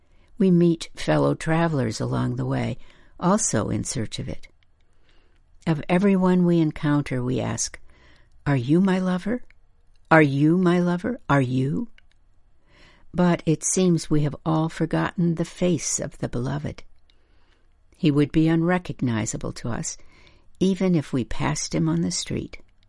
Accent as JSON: {"language": "English", "region": "North Dakota", "country": "United States", "tie": "born or raised there", "said": "a place that sounded wildly exotic to me as a kid growing up in North Dakota."}